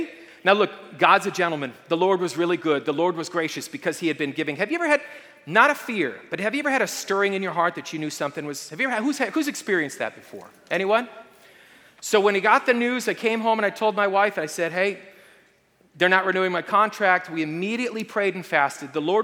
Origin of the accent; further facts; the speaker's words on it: San Bernardino, California, United States; born there; I was born in San Bernardino County Hospital just down the road here.